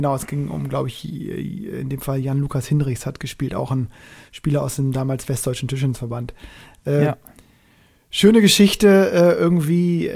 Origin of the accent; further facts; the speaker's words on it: Northern Germany, Germany; als ich als Norddeutscher gegen die Wessis gespielt habe